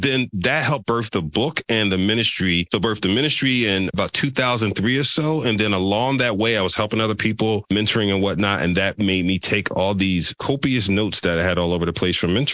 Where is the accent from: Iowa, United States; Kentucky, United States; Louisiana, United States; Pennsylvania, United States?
Pennsylvania, United States; Philadelphia; born and raised in Philly, one of the rougher sides of Philly